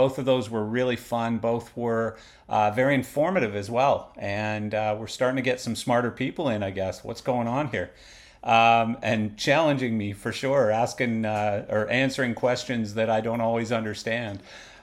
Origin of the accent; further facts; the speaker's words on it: Western Canada, Canada; Like, I started when I was probably 9 or 10 years old, you know, growing up in Western Canada.